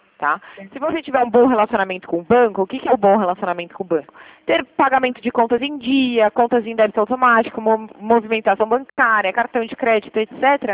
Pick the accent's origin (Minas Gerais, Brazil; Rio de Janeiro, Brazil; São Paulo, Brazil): São Paulo, Brazil; Eu sou de São Paulo, mas eu trabalho na unidade de Limeira também, tá?